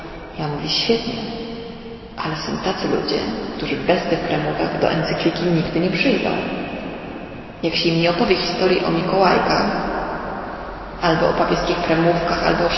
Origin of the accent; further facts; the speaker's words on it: Kraków, Lesser Poland, Poland; bo ja pochodzę z Krakowa.